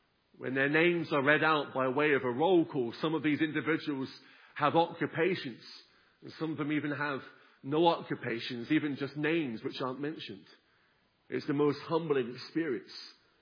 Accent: Lewes, South East England, United Kingdom; last week I was in my hometown of Lewis, taking the meetings there

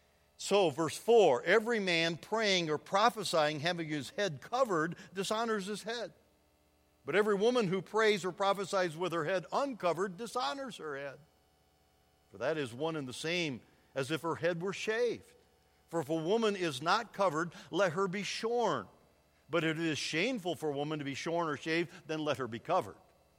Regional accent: Michigan, United States; I grew up in Michigan, and some of those old women wore babushkas.

